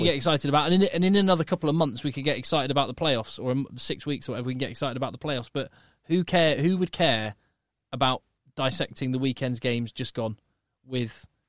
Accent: Newbury, South East England, United Kingdom; And Newbury, don't forget my hometown club as well.

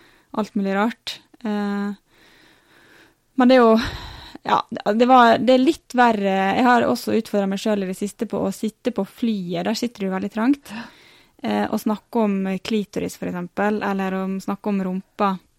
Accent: Ålesund, Møre og Romsdal, Norway; Sunnmørsposten, som er regionavisa i Ålesund, der jeg kommer fra.

